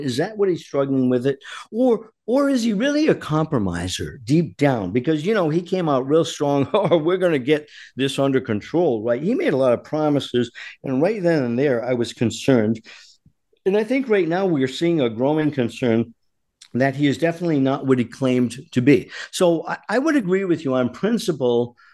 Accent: Rhode Island, United States; He's a New Jersey native, and that warms my heart a bit because I'm from Rhode Island originally.

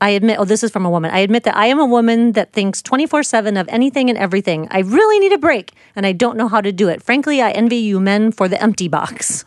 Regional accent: Egypt; I am from Egypt.

